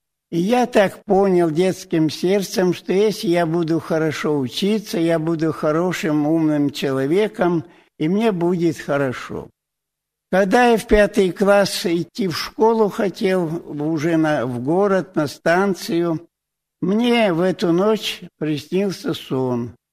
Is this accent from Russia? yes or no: yes; Lipno, Russia; Родился я и детство провел в России, между Ленинградом и Москвой, село там Липно. Мама у меня была православная, истинная, верующая, хорошая. Отец был неверующий.